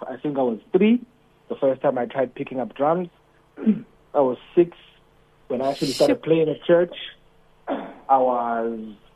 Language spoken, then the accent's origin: English; Gauteng, South Africa; I'm born and bred in the East Rand.